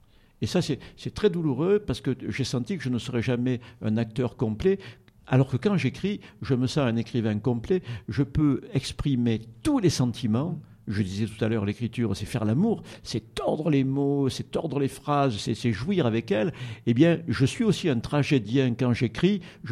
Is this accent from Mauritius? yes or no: no; Provence-Alpes-Côte d'Azur, France; accent: Provençal; mais j'ai un léger accent provençal qui fait un peu rire.